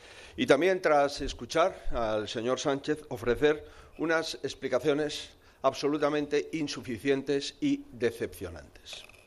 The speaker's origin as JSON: {"language": "Spanish", "country": "Spain", "said": "las víctimas somos todos los españoles"}